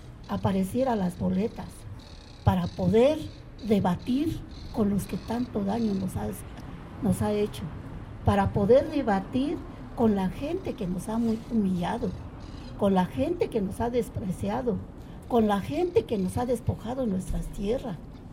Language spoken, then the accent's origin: Spanish; State of Mexico, Mexico; now in Mexico City, Mexico; Yo vengo del Estado de México, resido en la Ciudad de México, que luego nos dice que somos migrante, pero nadie es migrante. Somos mexicanos